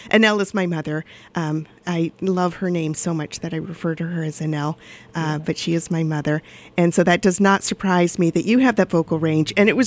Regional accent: California, United States; I grew up in California, and the area that you all are covering in the next 5 days would have taken you from like San Francisco to LA.

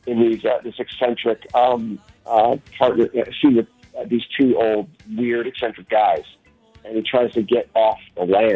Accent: Newton, Massachusetts, United States; I'm from Newton, Massachusetts originally. How about yourself?

